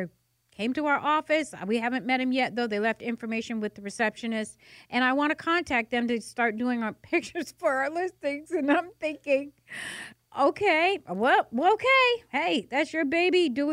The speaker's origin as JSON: {"language": "English", "region": "New York", "country": "United States", "lives_now": "Atlanta, United States", "said": "And I say that because, and I'm a transplant from New York."}